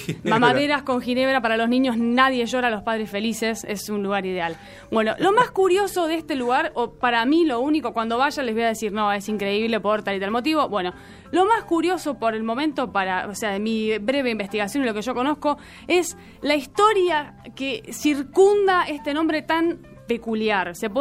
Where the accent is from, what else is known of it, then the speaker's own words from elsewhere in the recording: Argentina; todos somos argentinos